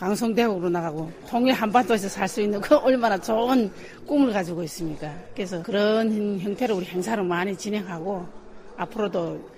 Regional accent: North Korea; now in South Korea; 우리는 거기 땅에서 왔으면

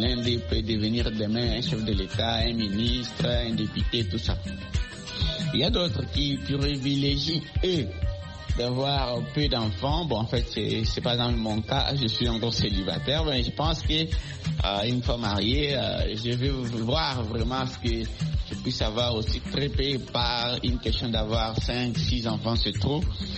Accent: DR Congo; plus particulièrement chez nous en République démocratique du Congo

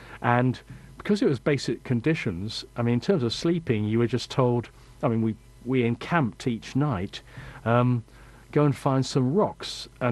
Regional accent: Switzerland; English is a second language; because I come from Switzerland

